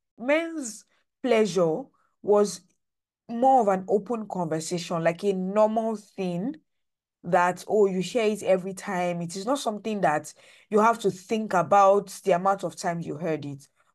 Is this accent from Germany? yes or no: no; Nigeria; my experience growing up in Nigeria